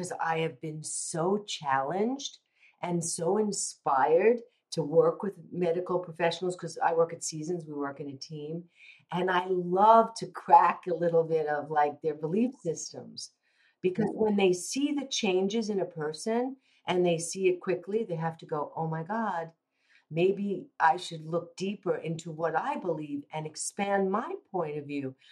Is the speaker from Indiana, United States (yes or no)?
no; New York, United States; because I am a New Yorker, but the gentle approach, but firm